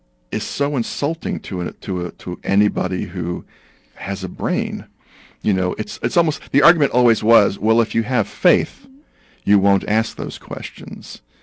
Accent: Brooklyn, New York, United States; also born or lived in Texas, United States; as a Protestant growing up in Brooklyn and then in Texas

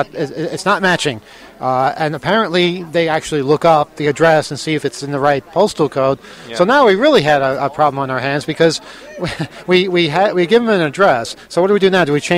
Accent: United States; I'm at a payphone. I'm an American. I don't know anything.

